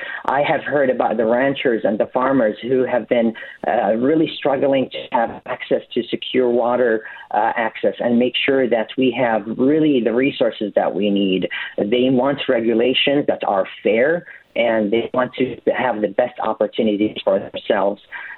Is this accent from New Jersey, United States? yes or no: no; Tucson, Arizona, United States; born there; now in Oregon, United States; I was born in Tucson, Arizona, lived abroad, and came back to the United States and called Oregon home exactly 10 years, almost to the day.